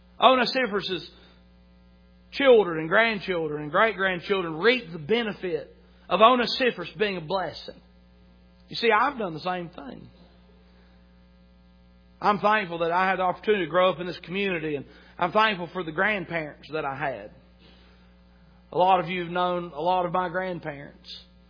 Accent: Chilhowee, Virginia, United States; I said, "Well, I'm from Chilhowee, Virginia."

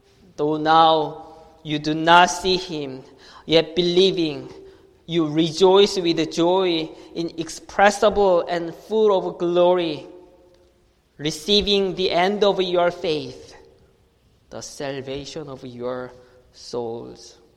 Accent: South Korea; South Korea, my home country, has had the highest suicide rate in the industrialized world for 10 consecutive years.

